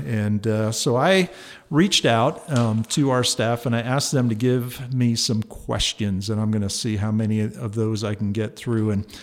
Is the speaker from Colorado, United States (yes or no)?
no; New Jersey, United States; born there; I was born in northern New Jersey, but my parents are from Germany. And they were German missionaries who went to the South Pacific, a little island called Manus Island.